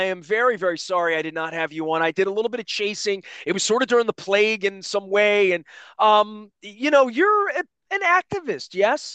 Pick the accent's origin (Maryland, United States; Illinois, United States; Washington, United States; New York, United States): Maryland, United States; Dundalk